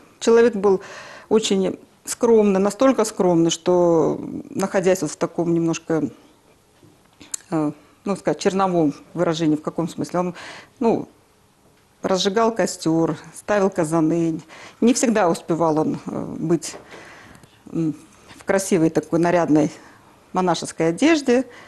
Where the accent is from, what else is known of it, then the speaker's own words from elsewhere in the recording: Baku, Azerbaijan; у меня есть корни. Я сама родом из Баку.